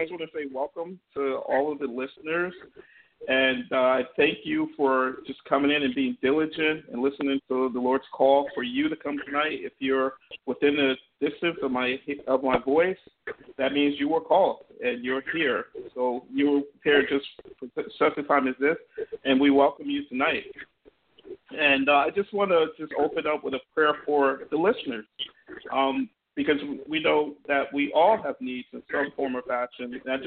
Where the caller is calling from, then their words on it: Wayne, New Jersey, United States; And I'm calling in from Calvary Temple, Wayne, New Jersey.